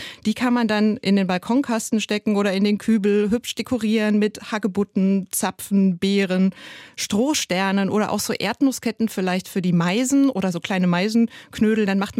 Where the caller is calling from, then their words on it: Bremen, Germany; wir hier in Bremen noch einige frostige Nächte hatten. Ich bin ja aus Bremen zugeschaltet.